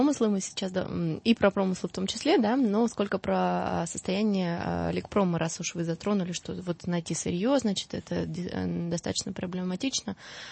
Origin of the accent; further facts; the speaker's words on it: Siberia, Russia; Я сама родом из деревни, вот последняя пимокатня, да, у нас вот, ну, я из Сибири, там говорят на украинские манеры, да, пимы.